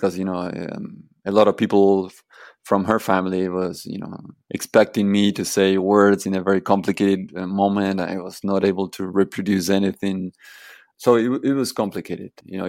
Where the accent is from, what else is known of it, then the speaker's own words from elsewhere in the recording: Argentina; now in Beijing, China; I'm from Argentina and I'm here now in Beijing and I'm speaking Chinese and they are understanding me